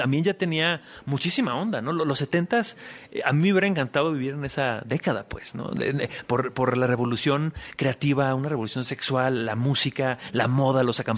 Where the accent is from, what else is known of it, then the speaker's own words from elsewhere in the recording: Mexico City, Mexico; eso es muy la esencia de quienes somos como chilangos también